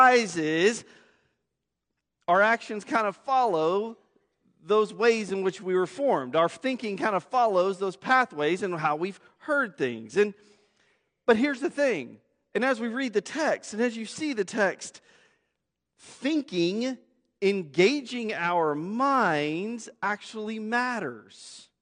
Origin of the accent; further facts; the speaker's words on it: San Angelo, Texas, United States; I mean, I think about how I was raised in San Angelo in West Texas with a certain way of seeing the world